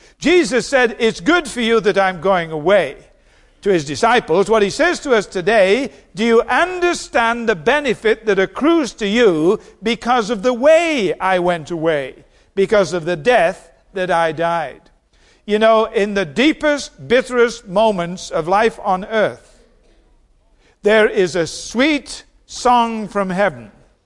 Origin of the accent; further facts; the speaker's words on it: United Kingdom; Now, I'm British, so that it goes with the bloodstream.